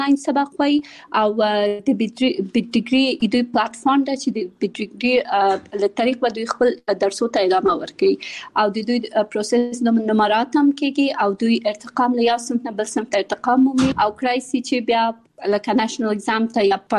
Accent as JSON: {"language": "Pashto", "region": "Kabul", "country": "Afghanistan", "tie": "born there", "also_born_or_lived": "Pakistan", "said": "د مليحه اکاډمي بنسټ ایښودونکې یم. زه په کابل کې زیږیدلې یم او خپل ابتدایي تعلیمات مې په پاکستان کې کړای،"}